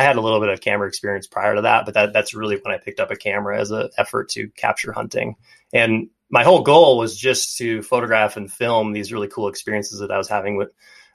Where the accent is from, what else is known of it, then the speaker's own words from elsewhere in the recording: Montana, United States; growing up in Montana and probably really any mountain or outdoorsy community, you know, you're just naturally surrounded by it.